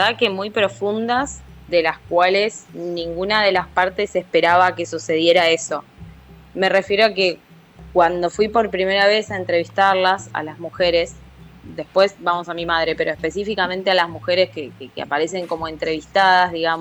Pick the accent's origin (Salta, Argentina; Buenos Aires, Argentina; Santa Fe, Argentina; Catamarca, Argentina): Buenos Aires, Argentina; now in Bragado, Argentina; pero soy de Deró